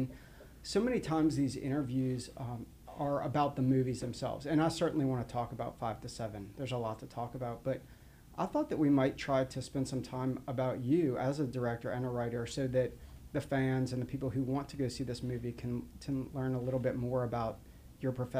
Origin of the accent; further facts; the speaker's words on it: New Orleans, Louisiana, United States; now in Atlanta, United States; In fact, the high school that I went to, I'm from New Orleans.